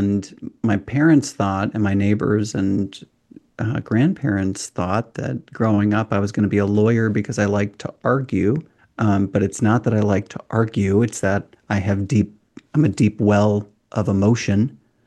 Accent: Watertown, Minnesota, United States; I grew up in Watertown, a small town west of the Twin Cities.

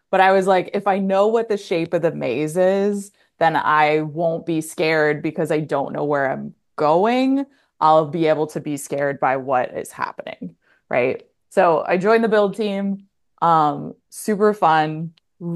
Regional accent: Illinois, United States; So I'm originally from Illinois.

